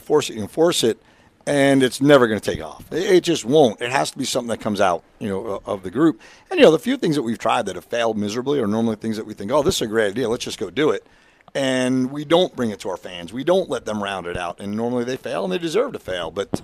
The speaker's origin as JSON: {"language": "English", "town": "Long Island", "region": "New York", "country": "United States", "tie": "born or raised there", "said": "Pretty dumb kid growing up on Long Island following the Rangers, not the Islanders."}